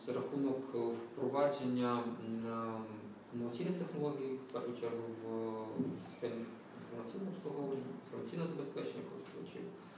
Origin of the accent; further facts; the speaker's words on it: Kyiv, Ukraine; формування електронного, бібліотечного, інформаційного і культурологічного ресурсу Дарницького району, моя мала батьківщина.